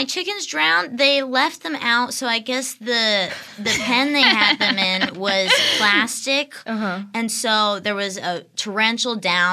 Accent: Pennsylvania, United States; I'm from Pennsylvania, okay.

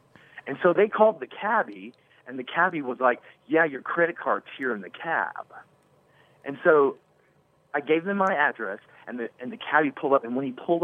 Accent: Dallas, Texas, United States; I'm from Texas and I'm from Dallas

